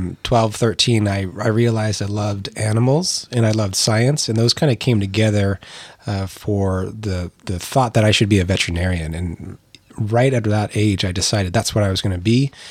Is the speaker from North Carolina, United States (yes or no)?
no; Edmonds, Washington, United States; moved away as an adult; Yeah, spent some time coming out here growing up, but, you know, born and raised really in Edmonds and stayed there from, you know, being born to 18 and then moved out from